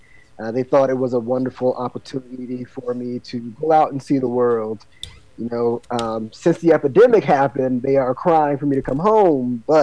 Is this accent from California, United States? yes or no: no; Florida, United States; moved away as an adult; now in China; I was born and raised in the Space Coast. I went to Satellite High School. I also went to Bayside High School.